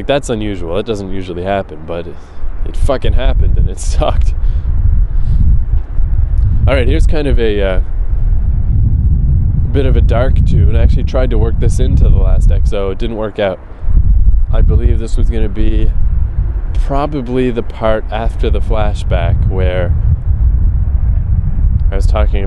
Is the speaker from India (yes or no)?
no; New Brunswick, Canada; it's pretty cool because very similar to my hometown where I live on the St. John River.